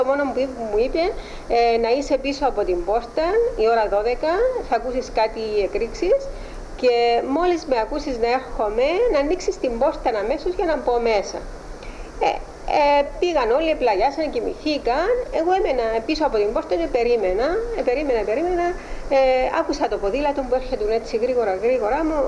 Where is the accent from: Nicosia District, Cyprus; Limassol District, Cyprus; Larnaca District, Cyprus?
Larnaca District, Cyprus; Larnaca; born there; Ναι, γεννήθηκα στη Λάρνακα 27 Νοεμβρίου του 1936.